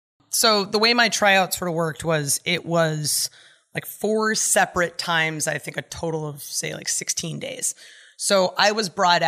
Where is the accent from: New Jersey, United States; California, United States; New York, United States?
California, United States; moved away; I grew up in California and I moved away, so that should tell you something.